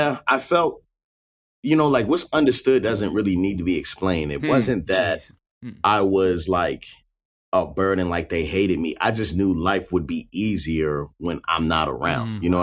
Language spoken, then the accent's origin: English; Baltimore, Maryland, United States; Originally from Baltimore, Maryland. I grew up in Baltimore County, which it's a little bit different from the city, but not very much.